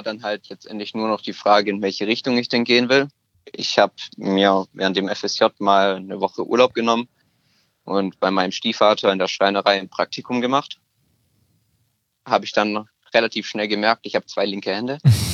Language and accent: German; Stuttgart, Baden-Württemberg, Germany; ich bin 20 Jahre alt, ich komme aus Stuttgart.